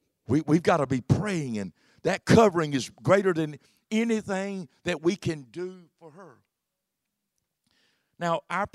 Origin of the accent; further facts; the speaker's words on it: Williamson, United States; When I was raised up in Williamson, I was out there in the world and left the church.